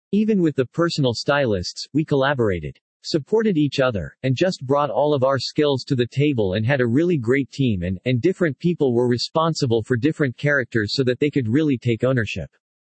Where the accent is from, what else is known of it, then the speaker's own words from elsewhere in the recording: Kentucky, United States; I am from Kentucky originally, even though you can't hear it in my voice.